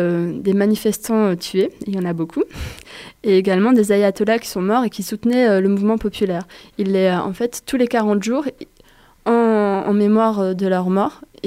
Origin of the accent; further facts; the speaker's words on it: France; comme chez nous en France